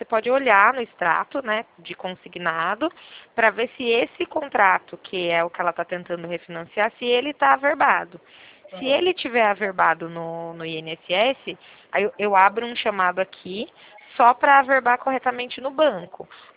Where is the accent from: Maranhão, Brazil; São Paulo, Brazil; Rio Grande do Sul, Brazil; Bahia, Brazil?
São Paulo, Brazil; eu sou de São Paulo